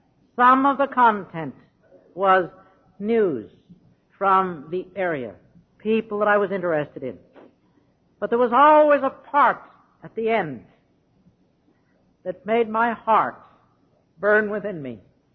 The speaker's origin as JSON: {"language": "English", "country": "Canada"}